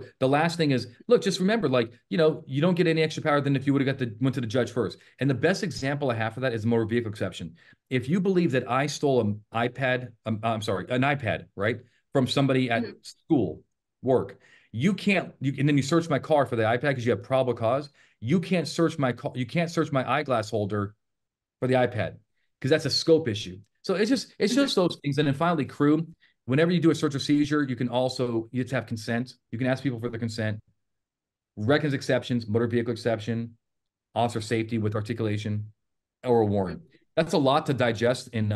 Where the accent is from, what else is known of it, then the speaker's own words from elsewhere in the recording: Las Vegas, Nevada, United States; Cause, you know, UNLV, you know, for my hometown, Vegas, they had an active shooter, last week.